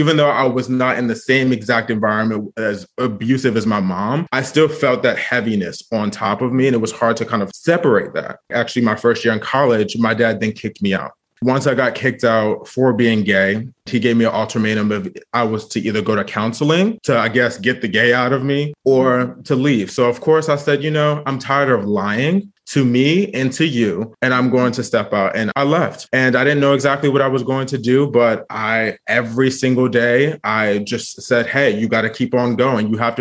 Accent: Delaware, United States; also born or lived in Philadelphia; I was born in Philadelphia, PA, was not raised there. I was actually raised in Delaware, but we'll get to that.

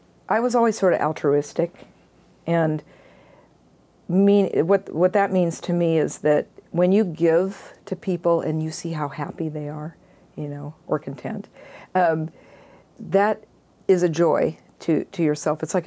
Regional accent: California, United States; I came from Marin County, which is completely opposite of where I'm at.

